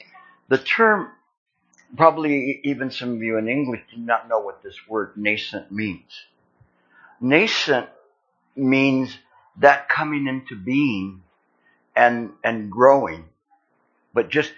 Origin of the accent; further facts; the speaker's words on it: California, United States; Well, I'm a Californian. We don't have those kind of ticks over there.